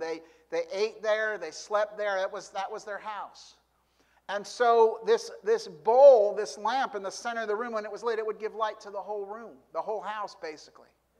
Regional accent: Paterson, New Jersey, United States; I grew up in Patterson, New Jersey, and we would sing, "Shine all over Patterson, I'm gonna let it shine."

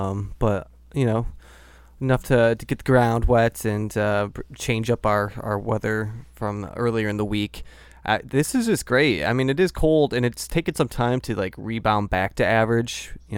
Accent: Midwest, United States; Yeah, when I was, I'm from the Midwest.

